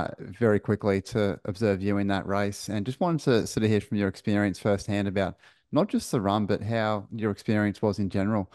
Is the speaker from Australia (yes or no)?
yes; Queensland, Australia; as a Queenslander and a runner